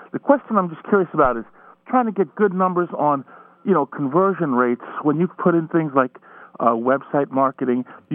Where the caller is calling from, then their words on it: New Rochelle, New York, United States; and I'm from New Rochelle, actually.